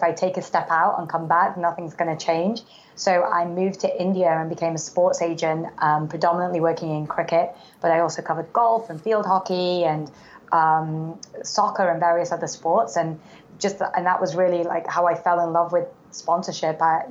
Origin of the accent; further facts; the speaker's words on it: Manchester, North West England, United Kingdom; So I was born and raised in England, grew up in Manchester.